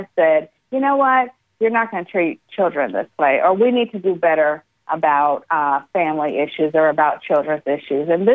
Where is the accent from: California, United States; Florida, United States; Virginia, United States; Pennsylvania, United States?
Florida, United States; Gainesville; I'm from Gainesville, Florida, originally.